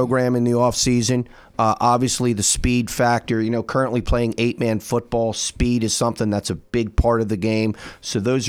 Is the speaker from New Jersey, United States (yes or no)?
yes; New Jersey, United States; also born or lived in Ohio; So I'm originally from New Jersey, and most recently I was teaching at a school in Gates Mill, Ohio.